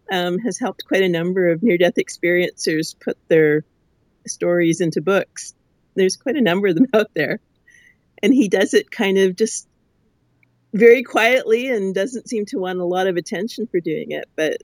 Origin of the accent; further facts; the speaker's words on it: Winnipeg, Manitoba, Canada; I mean, I grew up in Winnipeg, so winter is like 6 months of the year